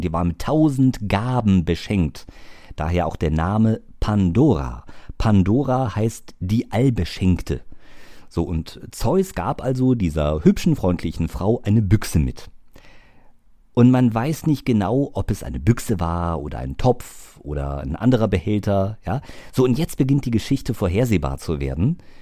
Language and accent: German; Taunusstein, Hesse, Germany; da war ich so 7, 8 Jahre alt und stand da bei uns im Freibad in Taunusstein-Hahn am Kiosk